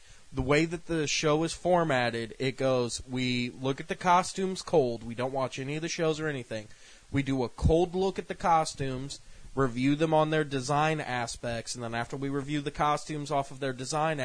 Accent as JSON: {"language": "English", "country": "United States", "said": "Doesn't matter. I'm an American. I do what I want."}